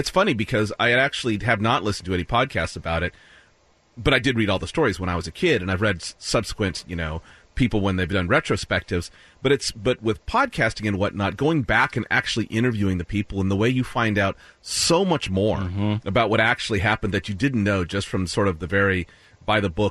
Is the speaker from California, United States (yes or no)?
yes; Modesto, California, United States; No. She was picked up in Modesto, California.